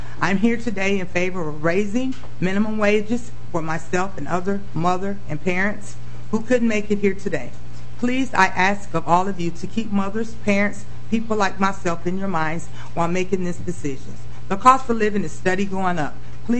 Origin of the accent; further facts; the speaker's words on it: Minneapolis, Minnesota, United States; I'm from Minneapolis.